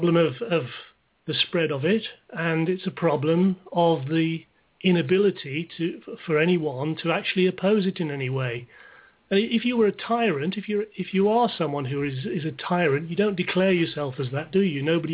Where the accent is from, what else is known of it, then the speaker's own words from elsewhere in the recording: England, United Kingdom; I'm English. I was born here and lived here for most of my life. I've lived some brief periods in other countries